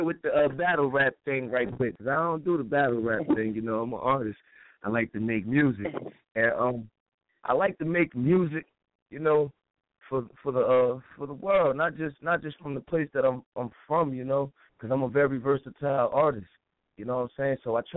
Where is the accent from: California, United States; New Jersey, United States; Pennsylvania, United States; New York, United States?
New Jersey, United States; Plainfield; Well, I'm from Plainfield, New Jersey. You know, I grew up on the eastern of Plainfield